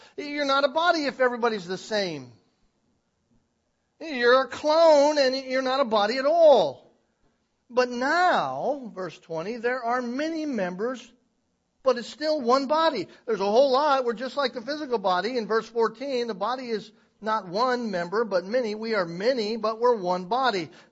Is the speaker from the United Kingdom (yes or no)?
no; California, United States; also born or lived in Florida; You know, I'm from California. I lived in Florida.